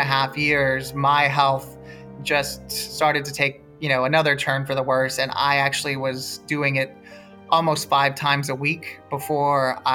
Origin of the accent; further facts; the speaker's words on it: Houston, Texas, United States; I grew up in Houston. It was hot.